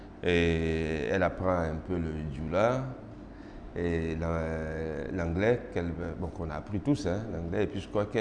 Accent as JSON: {"language": "French", "country": "Côte d’Ivoire", "first_language": "Baoule", "said": "Il y a le baoulé, que je parle, qui est ma langue maternelle. Il y a un peu le dioula"}